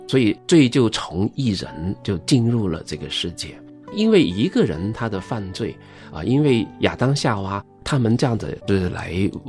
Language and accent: Chinese; China; 特别是有一些华人或者是我们中国人呢，受一些儒家思想的影响